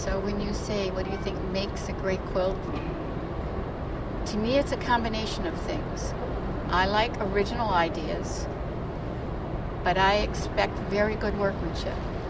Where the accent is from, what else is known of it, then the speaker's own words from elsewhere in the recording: Niagara Falls, New York, United States; also born or lived in Gibsonia, Pennsylvania; now in Houston, United States; No, I was born in Pennsylvania, a little town called Gibsonia outside of Pittsburgh. But I grew up in Niagara Falls, New York. But I have been in Houston since 1974.